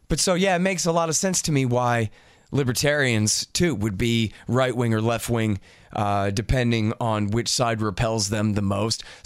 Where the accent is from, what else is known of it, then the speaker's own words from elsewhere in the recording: Austin, Texas, United States; I'm from Austin, Texas, which is a really nice town.